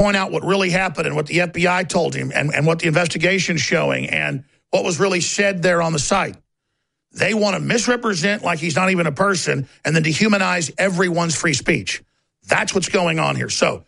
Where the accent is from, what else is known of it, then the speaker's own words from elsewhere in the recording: Austin, Texas, United States; from Austin, Texas.